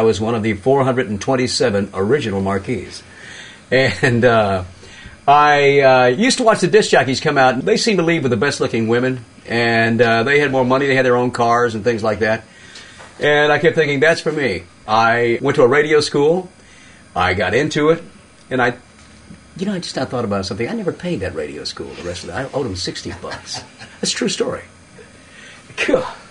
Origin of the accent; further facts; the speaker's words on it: Mississippi, United States; also born or lived in Memphis; I'm from Memphis, grew up in Mississippi, and all I saw was muddy water.